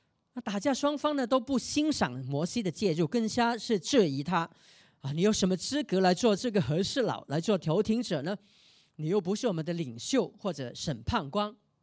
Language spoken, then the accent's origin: Chinese; Chaozhou, Guangdong, China; 我说我也是啊，而且我会讲潮州话的。